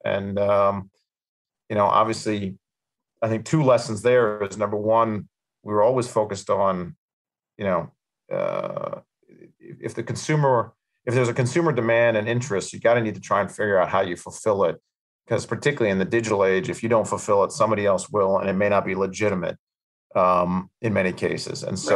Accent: New York City, New York, United States; accent: American; So I'm a hybrid. So my father's French, my mother's American, hence the accent's American and the name is French. I grew up in New York, mostly New York City. Was born and raised in New York City, in Manhattan

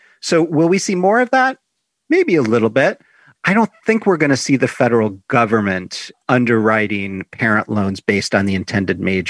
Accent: Chicago, Illinois, United States; So I grew up in Chicago and the Land's End catalog back then was like more of a regional phenomenon.

